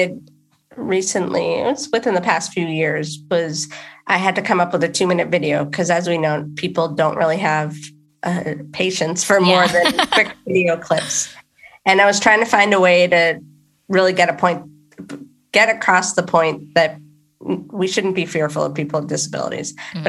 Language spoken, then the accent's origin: English; East Coast, United States; So I moved, I grew up in on the East Coast. I moved to the West Coast after college and then moved back to the East Coast